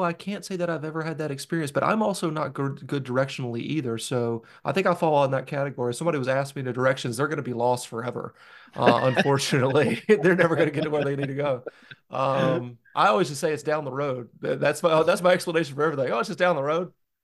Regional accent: the South, United States; accent: Southern; now in New England; try to recreate my Southern accent when I first moved up here, which was a lot thicker than it is today. But it's probably like 45 Southern, 55% New England now.

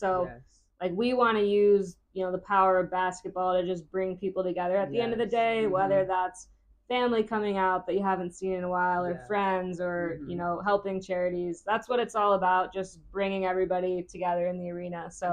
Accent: Kentucky, United States; Well, I'm from Kentucky. So my first one was definitely with the Kentucky basketball team

